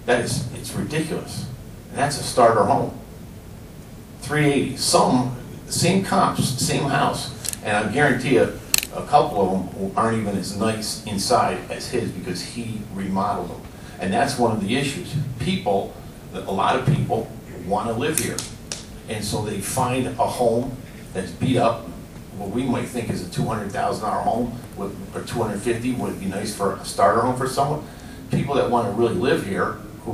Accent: Bethlehem, Pennsylvania, United States; I grew up in West Bethlehem over in Cayman Avenue area. Those homes there were, I mean, they were like lower middle class housing.

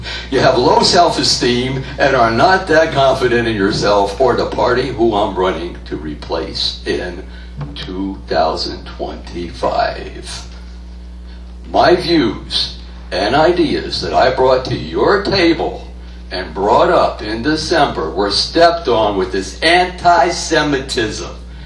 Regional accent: Bethlehem, Pennsylvania, United States; born and raised on the south side of Bethlehem, whose grandparents were born and raised in Italy, and I'm proud of it.

